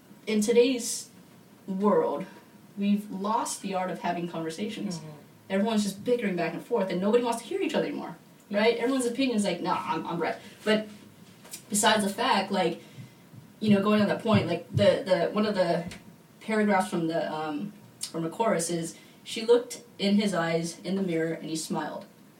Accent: United States; I consider myself American Filipino, and I had no clue what being Filipino was until really I met you guys in college.

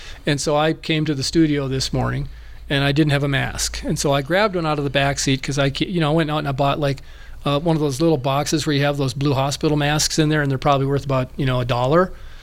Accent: North Dakota, United States; I'm from North Dakota and dumb a Norwegian.

